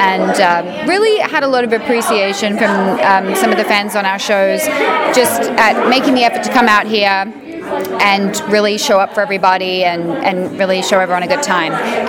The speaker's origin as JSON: {"language": "English", "country": "Australia", "said": "It's my first time in Baltimore, so I'm Australian."}